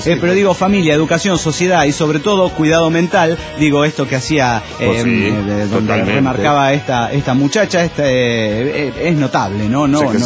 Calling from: Celaya, Guanajuato, Mexico; moved away; de Celaya, México.

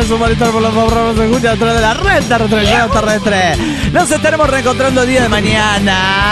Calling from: Córdoba, Argentina; de Córdoba, Argentina.

